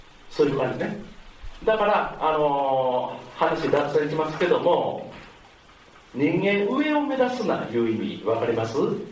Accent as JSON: {"language": "Japanese", "town": "Nishiwaki", "region": "Hyogo", "country": "Japan", "tie": "born or raised there", "lives_now": "Nishinomiya, Japan", "said": "お前のふるさと西脇やるやん、もう誰もいないよ、墓しかないよ、ね、結婚して初めて西宮で、30年か40年来た"}